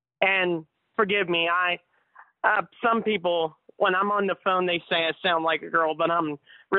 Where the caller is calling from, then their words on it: Front Royal, Virginia, United States; from Front Royal, Virginia.